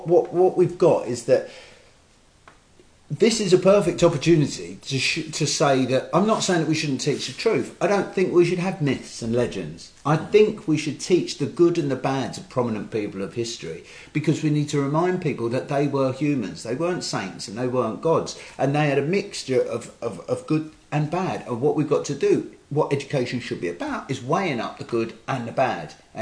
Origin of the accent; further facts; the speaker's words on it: United Kingdom; And every time there is something that we could be proud of as a Brit, it's frowned upon.